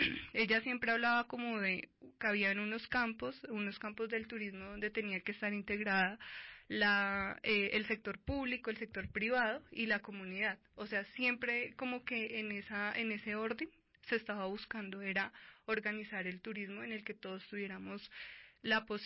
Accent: Bogotá, Colombia; si yo, como bogotana, quiero ir a la Plaza de Bolívar

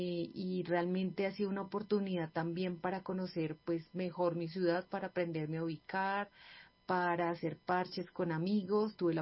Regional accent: Bogotá, Bogotá Capital District, Colombia; soy bogotana, vivo también en esta ciudad

